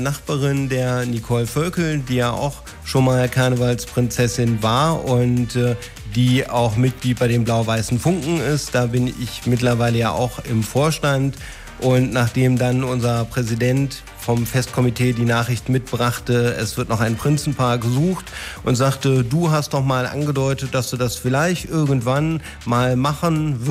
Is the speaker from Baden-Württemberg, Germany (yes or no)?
no; Cologne, North Rhine-Westphalia, Germany; Ich bin ja groß geworden im Kölner Norden in Pesch